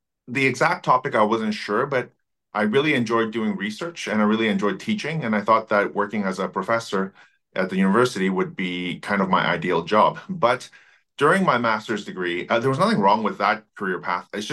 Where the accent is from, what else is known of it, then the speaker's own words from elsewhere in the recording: Vancouver, British Columbia, Canada; So I grew up in Vancouver. As a first-generation immigrant, I came here when I was really young, but spending most of my time in Vancouver